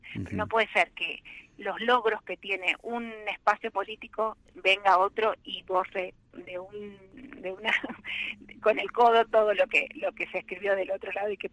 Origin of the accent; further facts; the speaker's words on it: Argentina; el gran consenso que necesitamos como argentinos